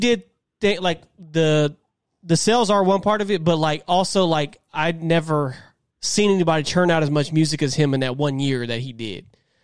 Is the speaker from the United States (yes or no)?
yes; the South, United States; I'm from the South, man.